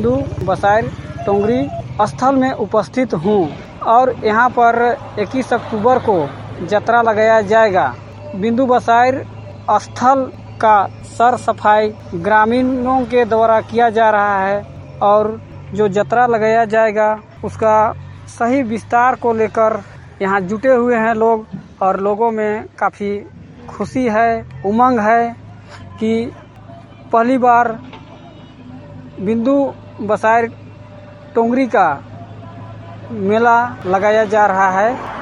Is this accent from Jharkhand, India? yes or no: yes; Burmu, Jharkhand, India; बुढ़मू से हूँ।